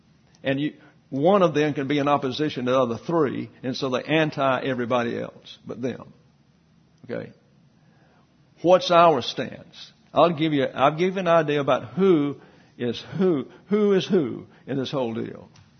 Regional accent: the South, United States; I came from the South, and there may be five Catholics I knew in my entire life.

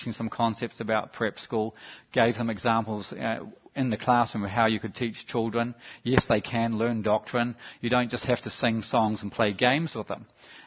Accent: New Zealand; accent: New Zealand; You have to try and deal with my accent. It's a New Zealand accent, but I'll try to smooth out the bits.

